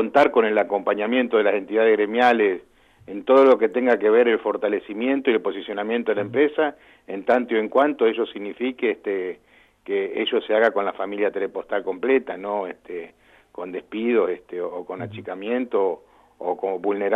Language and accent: Spanish; Santa Fe, Argentina; sino también como santafesino